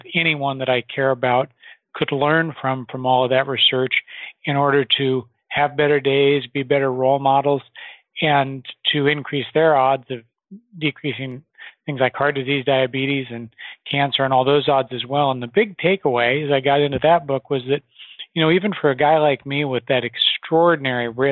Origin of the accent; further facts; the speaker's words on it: Nebraska, United States; I grew up in Nebraska in the middle of the country